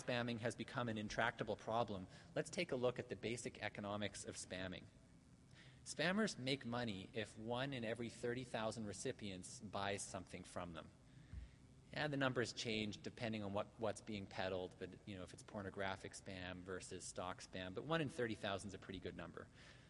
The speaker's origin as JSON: {"language": "English", "country": "Canada", "said": "And now, I'm Canadian"}